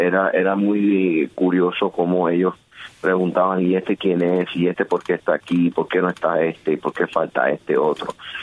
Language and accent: Spanish; Cuba; moved away; also born or lived in Europe; Bueno, yo la verdad es que yo no salí directamente de Cuba para los Estados Unidos.